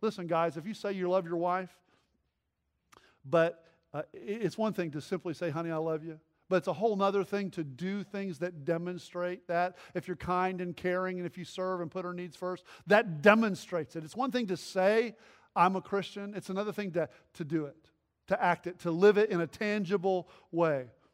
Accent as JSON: {"language": "English", "region": "Texas", "country": "United States", "tie": "born or raised there", "said": "And then I grew up in Texas. You had the Cowboys, and they had their own group, and they all dressed a certain way."}